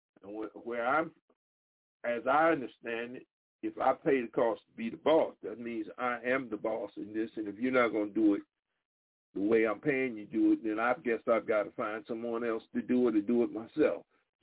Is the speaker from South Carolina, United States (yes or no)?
yes; South Carolina, United States; because of a project that I've been working on for my home state, because I hail from South Carolina